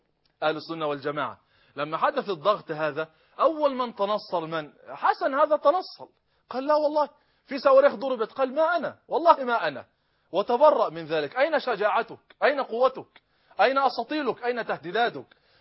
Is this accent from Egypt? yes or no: yes; Egypt; حتى في بلدنا مصر،